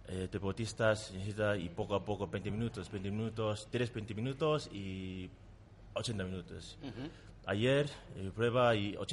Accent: Tonga; Spanish is a second language; now in Spain; soy de Tonga.

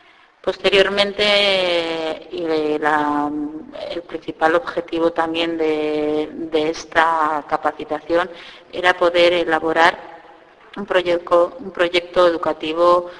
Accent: Bilbao, Basque Country, Spain; soy una profesora de Bilbao.

